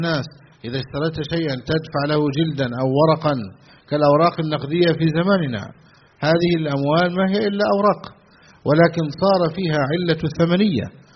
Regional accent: Egypt; ما يسمى بالعيدية في بلادنا مصر

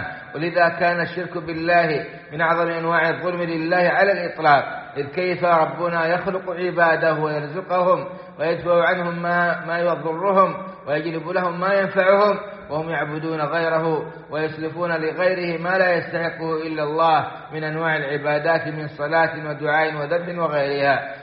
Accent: Saudi Arabia

